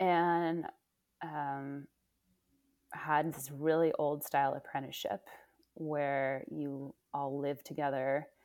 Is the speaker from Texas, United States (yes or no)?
no; Oakland, California, United States; also born or lived in Indiana / New York City; now in Ashfield, United States; I'm from California. So yeah. I'm from the Bay Area. I'm from Oakland. So yeah, had this journey, you know, school in Indiana, then moving to New York City, then moving to Ashfield, Massachusetts.